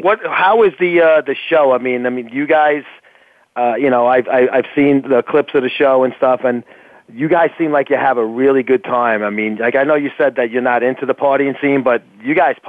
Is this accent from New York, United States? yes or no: yes; New York, United States; We're native New Yorkers.